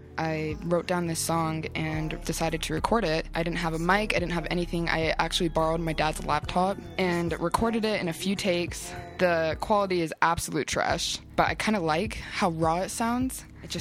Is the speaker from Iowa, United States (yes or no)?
no; Orem, Utah, United States; I'm from Orem, Utah. I'm a rap artist out of Salt Lake area.